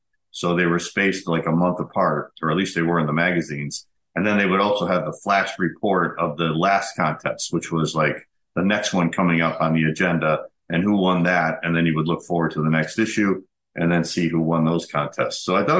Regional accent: Chicago, Illinois, United States; So we had that in common because I grew up in Chicago.

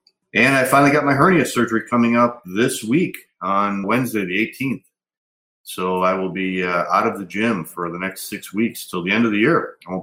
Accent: Chicago, Illinois, United States; He was kind of my idol growing up in Chicago.

